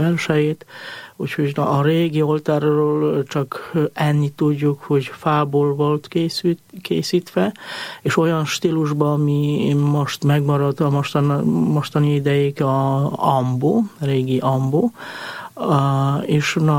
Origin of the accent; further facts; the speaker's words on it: Poland; Hungarian is a second language; moved away as an adult; now in Galgahévíz, Hungary; 2004-ben érkeztem, Lengyelországból származom, Lengyelországban születtem, neveltem, és itt 2004-ben kerültem rendtársaimhoz, és itt kezdtem tanulni magyar nyelvet, és 2009 óta Galgahévízen szolgálok, Szent Miklós templomba.